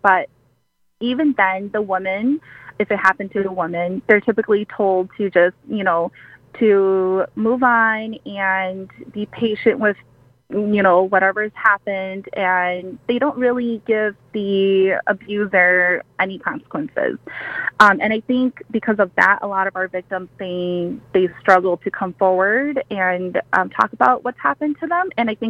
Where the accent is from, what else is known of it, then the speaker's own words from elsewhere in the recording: Wausau, Wisconsin, United States; But I was born here. I'm the youngest in the family, and I was the only one that was born here. I'm originally from Wausau.